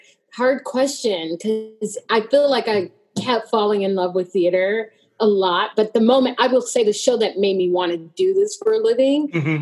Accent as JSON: {"language": "English", "region": "Texas", "country": "United States", "said": "I'm from Texas."}